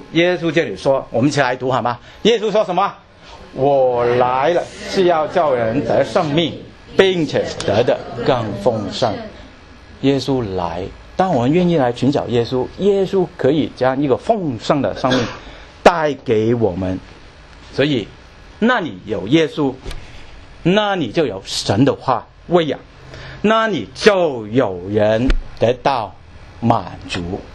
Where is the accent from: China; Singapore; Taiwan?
China; 我相信我们中国人可能不会见状，是吧？